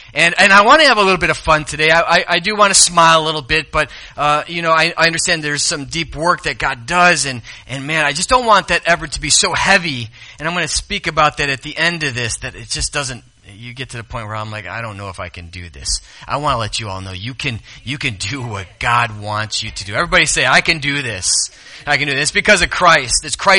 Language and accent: English; Chicago, Illinois, United States; I grew up in Chicago area, and Indy was the race car.